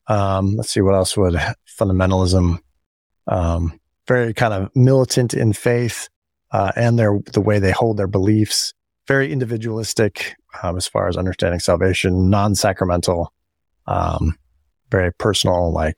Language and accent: English; San Jose, California, United States; I was raised fundamentalist Christian in California, the Bay Area, Central California, San Jose.